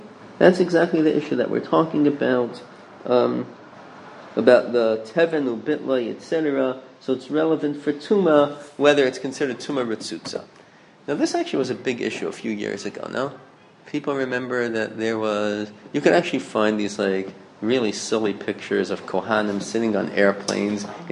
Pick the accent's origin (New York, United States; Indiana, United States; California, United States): New York, United States; I grew up in the Five Towns, so I became immune to airplanes, like, flying over my head